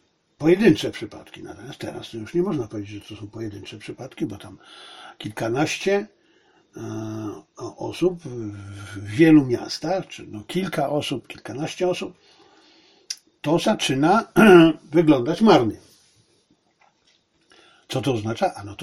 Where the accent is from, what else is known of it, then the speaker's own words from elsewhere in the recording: China; ja jestem Chińczykiem, bo ja doskonale rozumiem swoich ziomali z dowolnego miejsca Chin